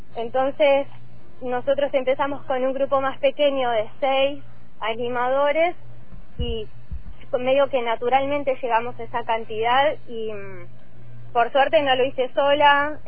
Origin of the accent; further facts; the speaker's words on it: Luis Beltrán, Río Negro, Argentina; Entonces me crié en Beltrán